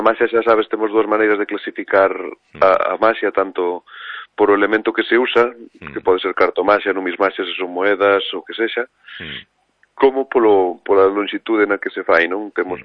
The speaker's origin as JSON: {"language": "Galician", "town": "Portomarín", "region": "Galicia", "country": "Spain"}